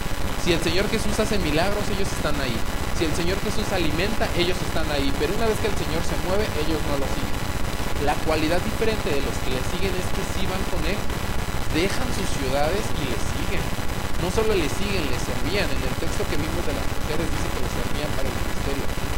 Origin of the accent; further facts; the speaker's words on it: Tepito, Mexico City, Mexico; de ahí de los Altos, de Tepito.